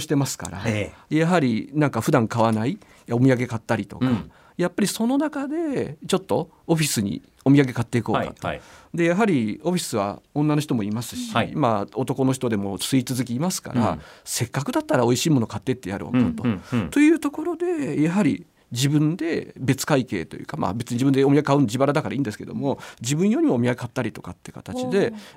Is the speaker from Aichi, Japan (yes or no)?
no; Ehime, Japan; born there; 私今今年51になるんですけれども、はい、愛媛県で生まれましたので